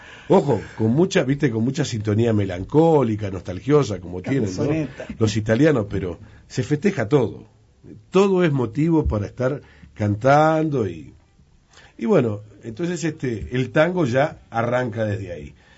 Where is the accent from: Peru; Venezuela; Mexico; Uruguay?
Uruguay; le digo, no, soy uruguayo. Canto tango argentino.